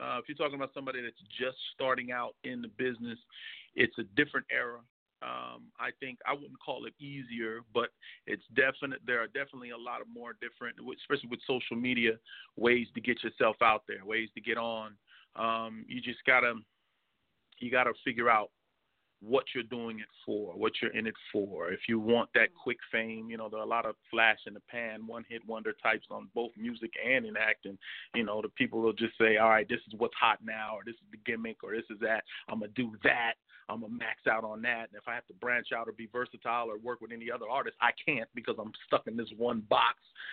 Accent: West Coast, United States; So, you know, I grew up on the West Coast.

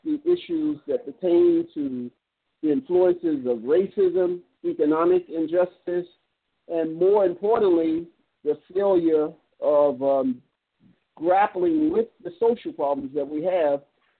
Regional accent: Orlando, Florida, United States; Yes, I'm from Orlando.

